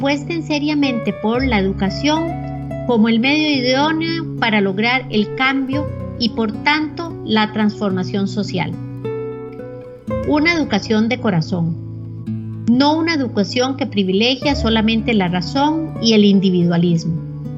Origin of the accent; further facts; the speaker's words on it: Costa Rica; Los fines de la educación en mi país, Costa Rica, no muy distintos a los de los otros países hermanos